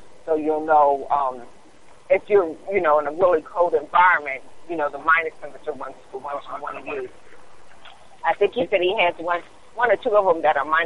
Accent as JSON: {"language": "English", "region": "Pennsylvania", "country": "United States", "said": "Because, you know, we're from Pennsylvania, so we wear them, you know."}